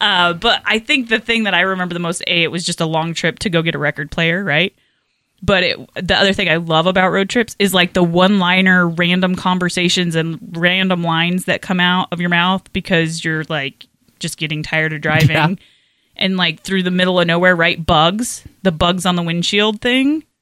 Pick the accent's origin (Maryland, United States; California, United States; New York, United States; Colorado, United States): Colorado, United States; So I'm from Colorado.